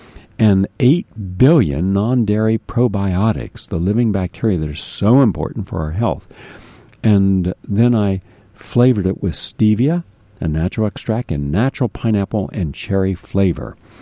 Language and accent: English; Florida, United States; When a hurricane comes to my hometown down in Florida, Every single thing in the stores are gone.